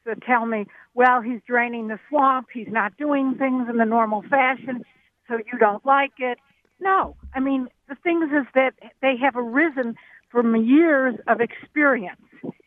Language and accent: English; Cleveland, Ohio, United States; I'm from Cleveland, Ohio, which used to be one of the sort of capitals of iron and steel.